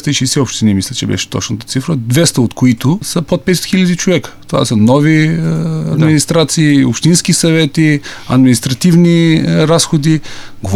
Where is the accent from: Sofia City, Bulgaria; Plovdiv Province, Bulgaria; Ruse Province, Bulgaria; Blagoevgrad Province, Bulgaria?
Plovdiv Province, Bulgaria; Plovdiv; Аз като пловдивчанин смятам